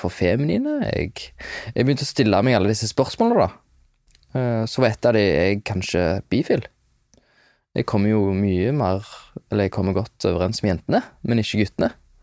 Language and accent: Norwegian; London, United Kingdom; also born or lived in Norway; Jeg vokste opp i London, eller jeg flyttet til London når jeg var 5.